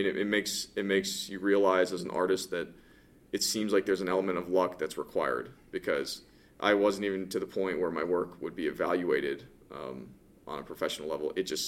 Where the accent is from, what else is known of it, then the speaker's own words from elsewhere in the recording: Santa Fe, New Mexico, United States; I happen to know him from growing up in Santa Fe.